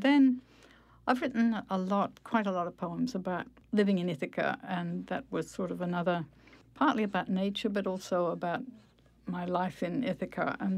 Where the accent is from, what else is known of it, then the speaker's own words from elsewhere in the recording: Australia; my background as an Australian